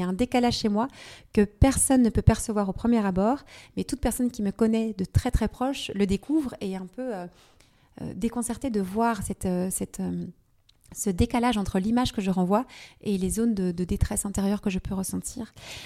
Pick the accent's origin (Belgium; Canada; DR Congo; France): Belgium; Oui, j'ai grandi en Belgique, dans un quartier. Donc, en fait, mes parents viennent tous les deux de familles assez bourgeoises belges.